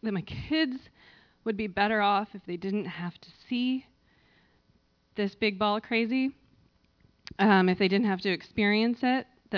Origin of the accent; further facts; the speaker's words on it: Scotland, United Kingdom; Again, it's because I'm Scottish, just so everyone knows.